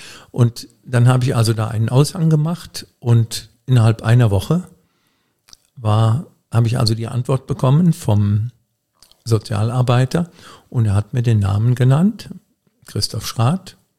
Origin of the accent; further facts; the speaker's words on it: Ochtendung, Rhineland-Palatinate, Germany; born there; now in Polch, Germany; Und ich wohne gar nicht in Koblenz. Ich bin in Ochtendung geboren und bin dann weit herumgekommen in der Welt, nämlich bis nach Polch. Das ist 12 Kilometer ungefähr. Und in Polch wohne ich. Und in Koblenz bin ich zur Schule gegangen